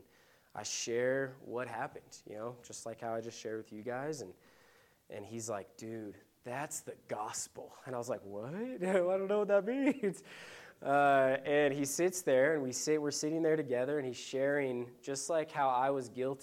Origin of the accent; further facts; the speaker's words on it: Eagle, Colorado, United States; I grew up in Eagle, Colorado. So if you guys are local to Colorado, you might know where that is, but about 2 hours west of Denver.